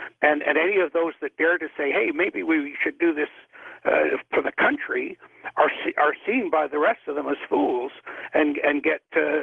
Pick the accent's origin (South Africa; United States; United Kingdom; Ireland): United Kingdom; England; born there; I was born in England and living in England at the time.